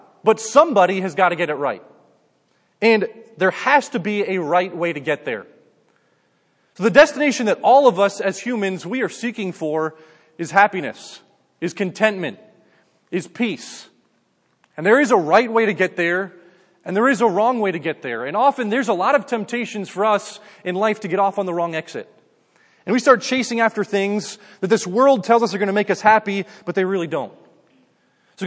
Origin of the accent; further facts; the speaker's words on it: New Jersey, United States; I grew up in New Jersey, so you probably know that's kind of like New York, New Jersey.